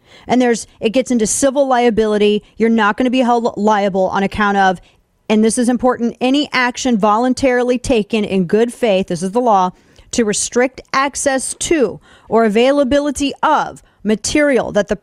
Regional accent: Missouri, United States; Well, that's Senator Josh Hawley from Missouri, my home state of Missouri.

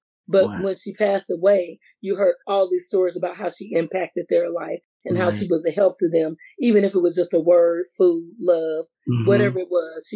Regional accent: Mississippi, United States; Now, mind you, I'm from Mississippi, white and black, right?

